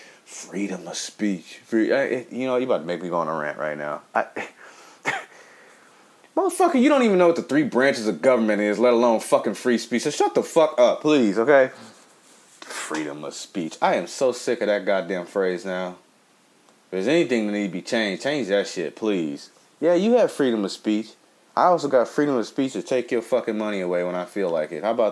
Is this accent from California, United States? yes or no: yes; Compton, California, United States; You know, I'm from Compton. I went to Dominguez High.